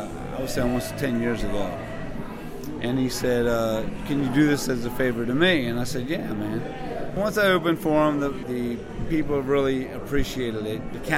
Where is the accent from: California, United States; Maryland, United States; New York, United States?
Maryland, United States; Pasadena; also born or lived in Annapolis / Baltimore; now in York, United States; Well, I live in York, Pennsylvania. I'm originally from Pasadena, Maryland. Born in Annapolis, and spent 20 years in Baltimore City living.